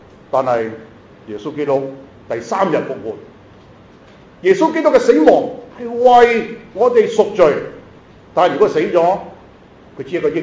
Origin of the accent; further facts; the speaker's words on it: China; 佢哋猶太人比我哋中國人更加重男輕女好多。